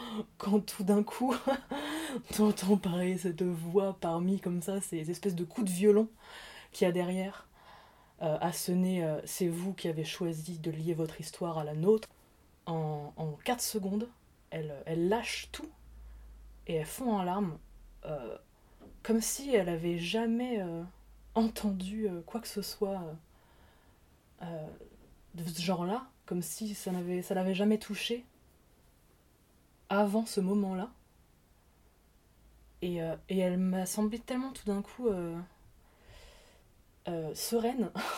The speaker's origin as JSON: {"language": "French", "town": "Champigny-sur-Marne", "region": "Île-de-France", "country": "France", "tie": "born or raised there", "said": "c'est tourné en région parisienne, chez moi, c'est tourné chez nous. C'est tourné chez nous, puisqu'on vient de Champigny-sur-Marne. C'est tourné au Bois l'Abbé, voilà, que j'ai fréquenté toute ma jeunesse"}